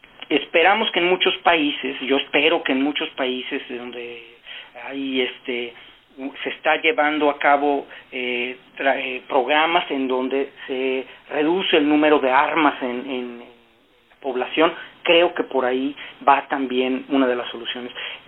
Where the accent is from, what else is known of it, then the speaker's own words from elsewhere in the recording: Mexico; y de hecho yo soy mexicano, entonces he estado de hecho haciendo varios estudios sobre el caso mexicano